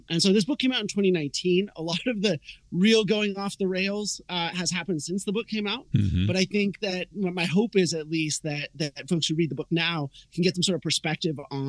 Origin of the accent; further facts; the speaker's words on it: West Coast, United States; So, you know, I grew up on the West Coast.